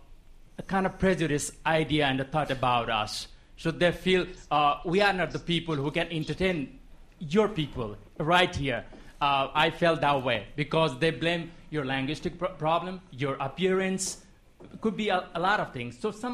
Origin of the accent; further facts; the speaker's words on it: Nepal; Well, I came from Nepal, a teeny tiny country